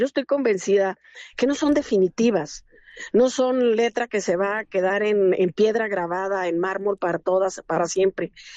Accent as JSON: {"language": "Spanish", "region": "Durango", "country": "Mexico", "said": "en mi tierra, en Durango, pues hemos tenido situaciones muy complicadas"}